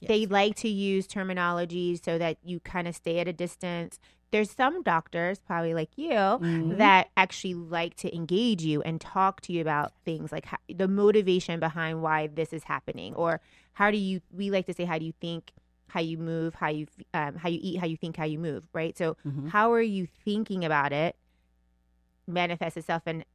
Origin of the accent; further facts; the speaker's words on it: Tennessee, United States; But, you know, I grew up in Tennessee